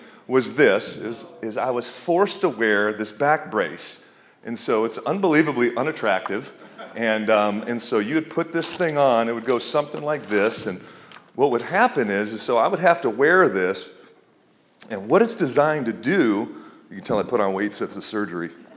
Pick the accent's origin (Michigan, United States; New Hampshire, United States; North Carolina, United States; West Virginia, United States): Michigan, United States; Detroit; I lived, actually, my hometown was Detroit, 8 hours away from her.